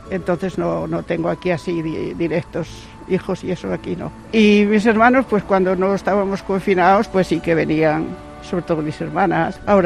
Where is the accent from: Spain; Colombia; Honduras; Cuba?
Spain; Galicia; moved away; also born or lived in Germany; yo soy una emigrante retornada de 40 años en el extranjero. Estuve en Alemania, estuve allí 40 años y hice de todo. Y bueno, pues me vine para Galicia, que es mi tierra, y aquí estamos.